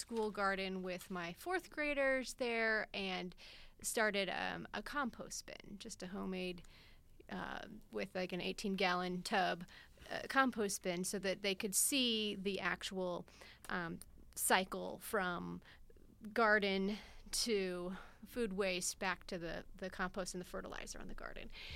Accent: Kansas City, Missouri, United States; also born or lived in Madison, Wisconsin; So I claim, even though I was actually born in Madison, Wisconsin, but moved when I was one. So I claim Kansas City is home.

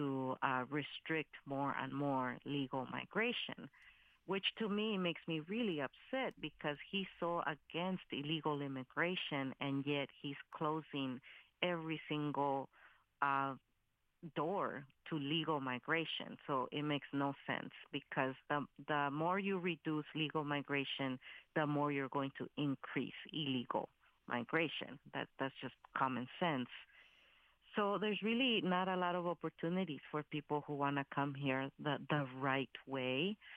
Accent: Mexico; now in United States; even in my hometown, whenever I make plans to go down there, my own family in Mexico begs me not to come

